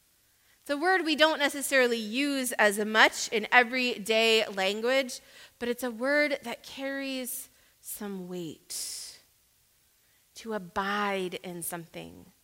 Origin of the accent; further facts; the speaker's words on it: South Carolina, United States; also born or lived in Florida; Growing up in South Carolina and Florida, I know this well.